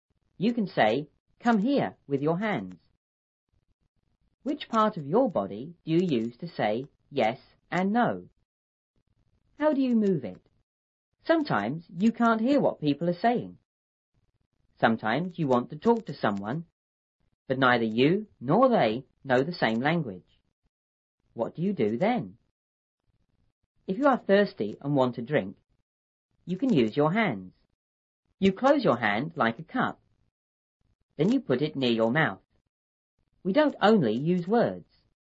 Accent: India; moved away as an adult; also born or lived in England / Sichuan; No, I was born in India. I lived there until I was 18. Then I went to study in England.

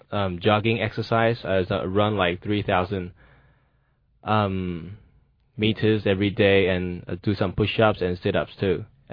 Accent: Taipei, Taiwan; Well, I'm from Taipei, and I've lived there for quite a long time.

